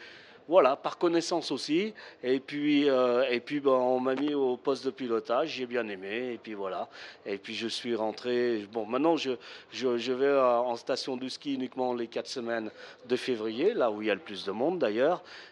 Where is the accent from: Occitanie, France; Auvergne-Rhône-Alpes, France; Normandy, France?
Auvergne-Rhône-Alpes, France; moi je suis savoyard à l'origine et je suis toujours d'ailleurs